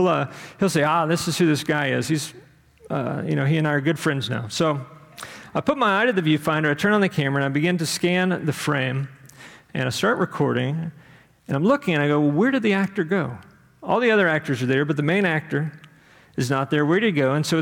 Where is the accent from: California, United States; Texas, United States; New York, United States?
Texas, United States; I always say bitumen because I'm from Texas, but I'm trying to say it the right way now, so I apologize.